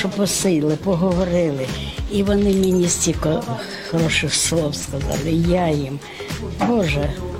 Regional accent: Ukraine; Мы с Украины, ура!

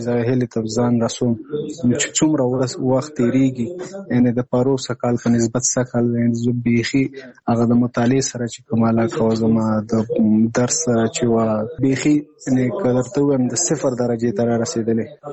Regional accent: Nangarhar, Afghanistan; now in Kabul, Afghanistan; زموږ کور په ننګرهار کې دی، زه په کابل کې یم

